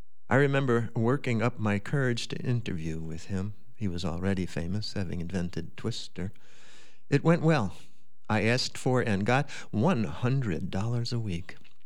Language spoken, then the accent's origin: English; New York, United States; accent: New York; flew to New York, the center of the business in those days. 5 minutes after landing, I reverted to my native accent.